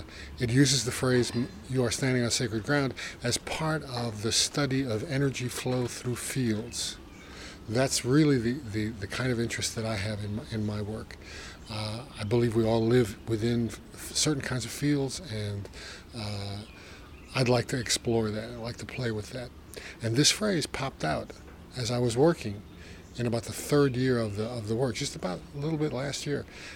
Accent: Brooklyn, New York, United States; I grew up in Brooklyn, and those people didn't know from art.

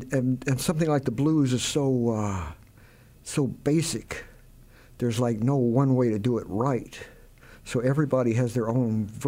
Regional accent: Memphis, Tennessee, United States; Well, I grew up in Memphis listening to the blues and R&B

